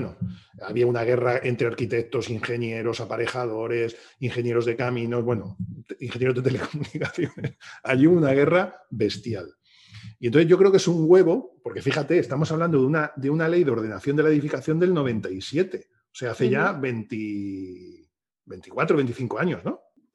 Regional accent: Torrevieja, Valencian Community, Spain; now in Valencia, Spain; Yo estudié en Alicante. Pues yo soy de Torrevieja, de Alicante, aunque vivo aquí en Valencia porque mi mujer es de aquí.

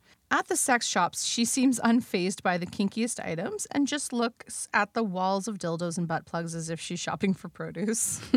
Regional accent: Canada; See, we're Canadian, so I'm like 19.

